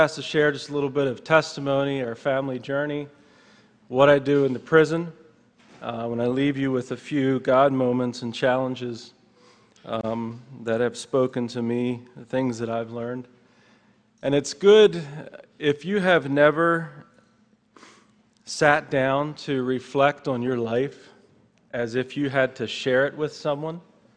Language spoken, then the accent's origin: English; United States; Growing up in America, had what we needed, plus what most of what we wanted.